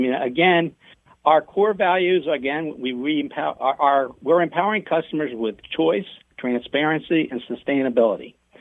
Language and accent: English; New Jersey, United States; I'm from South Jersey, so you know I got a little Philly in me still.